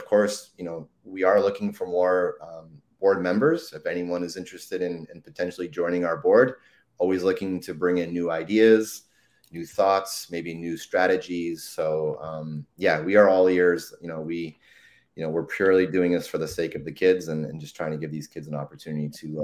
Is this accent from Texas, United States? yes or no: no; New York, United States; So I grew up in New York. We had the Empire State Games, which of course I participated